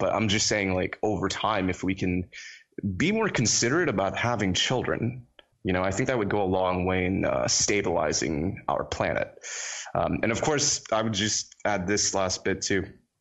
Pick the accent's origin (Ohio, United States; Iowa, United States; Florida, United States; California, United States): Florida, United States; also born or lived in Trinidad; I was born in a country called Trinidad. Ah, okay. This is in the Caribbean, and I was raised in Florida, which is why, you know, I sound American.